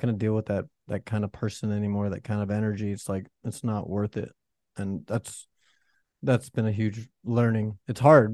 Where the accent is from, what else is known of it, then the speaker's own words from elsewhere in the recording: Fort Lauderdale, Florida, United States; In 2005, end of 2005, I was living in Key West, Florida. I grew up in Fort Lauderdale, Florida.